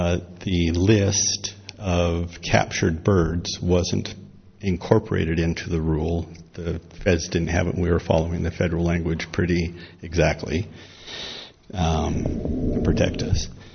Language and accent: English; Salt Lake City, Utah, United States; I come from Salt Lake down here.